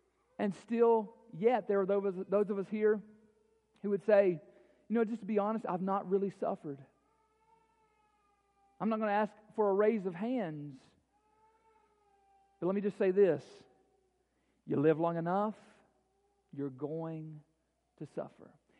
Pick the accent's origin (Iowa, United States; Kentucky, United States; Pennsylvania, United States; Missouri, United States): Kentucky, United States; Bowling Green; I grew up in Bowling Green. I've been here, you know, most of my life